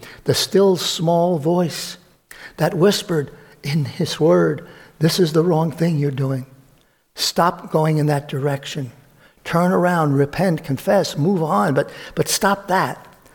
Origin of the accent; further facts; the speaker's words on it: Brooklyn, New York, United States; When I was growing up in Brooklyn, my mother will attest to this